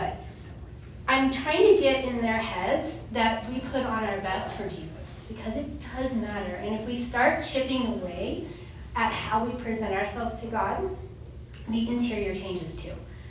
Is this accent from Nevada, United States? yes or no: no; Texas, United States; I have a bit of a potty mouth. I'm a Texan.